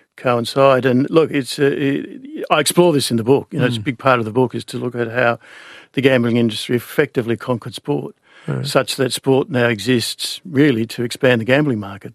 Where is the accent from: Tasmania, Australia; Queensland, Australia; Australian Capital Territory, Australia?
Tasmania, Australia; I grew up in Tasmania and I was well aware as a teenager the fraught debate about legalising the first casino.